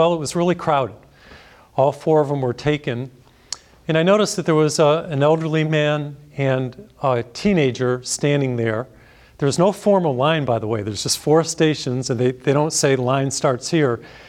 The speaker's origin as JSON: {"language": "English", "region": "Massachusetts", "country": "United States", "said": "I heard about a road rage incident in my home state of Massachusetts"}